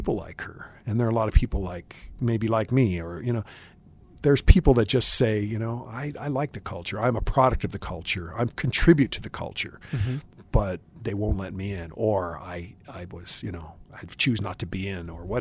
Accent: Wisconsin, United States; but I'm not a beer drinker, even though I'm from Wisconsin.

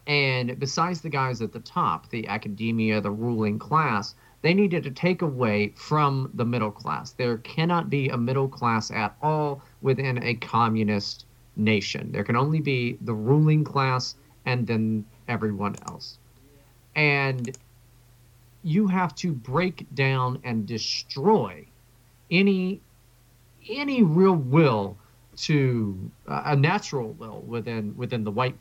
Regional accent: West Virginia, United States; I mean, I come from West Virginia. I'm not not anything but a working class individual.

